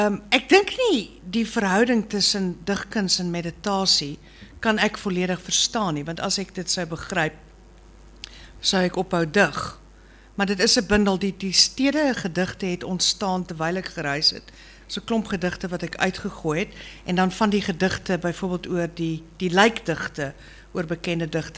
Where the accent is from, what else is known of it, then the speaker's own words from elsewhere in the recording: Pretoria, Gauteng, South Africa; also born or lived in Standerton; Ja, ek is een nooi van Pretoria. Deernacht Pretoria, toe later Standerton.